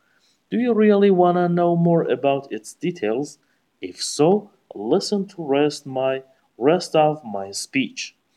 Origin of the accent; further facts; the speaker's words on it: Kermanshah, Kermanshah Province, Iran; I was born and grew up in Kermanshah, which is located in west part of Iran. I mean, I'm originally from Kermanshah. It is clear as a crystal, I'm Iranian